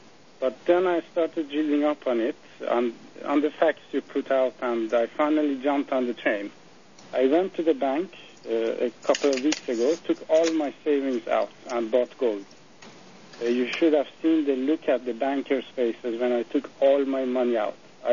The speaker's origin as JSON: {"language": "English", "country": "Iran", "second_language": "English", "lives_now": "Sweden", "said": "I'm originally from Iran, but I use this name on radio show."}